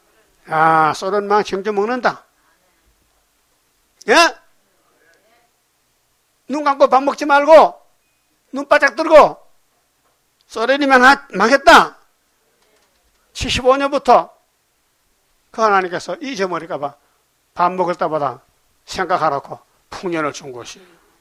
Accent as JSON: {"language": "Korean", "region": "Gyeongsang", "country": "South Korea", "tie": "born or raised there", "said": "이 사람 경상도 우리 고향 사람인데"}